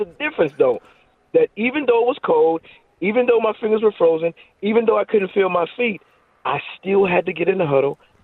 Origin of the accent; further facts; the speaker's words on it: Denver, Colorado, United States; I mean, I'm from Denver where it'd be 71 day and it'd be a blizzard the next day.